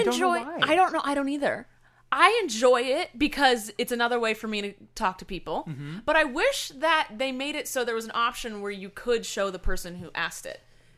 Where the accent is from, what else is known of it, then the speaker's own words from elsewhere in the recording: United States; I want it now. I'm American.